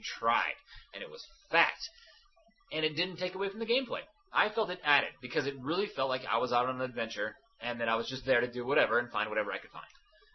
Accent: Louisiana, United States; I'm from the South, Louisiana, and it's impossible to not see the old show.

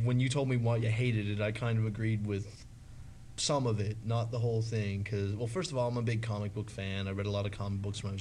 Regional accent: Mount Denson, Nova Scotia, Canada; because I'm from Mount Denson, and I'm a pimp.

